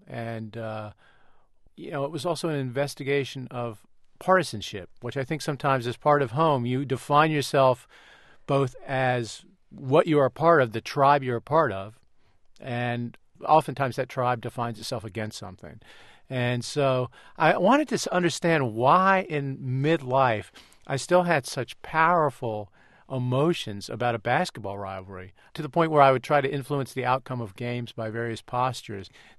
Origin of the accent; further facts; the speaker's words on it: North Carolina, United States; And I guess it was just growing up in North Carolina, the same way Alabama-Auburn fans grow up with this sort of great divide between them.